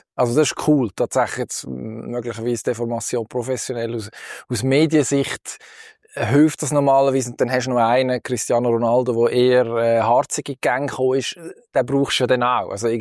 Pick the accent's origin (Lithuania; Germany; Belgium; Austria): Belgium; was kann uns als Belgier auch sonst noch widerfahren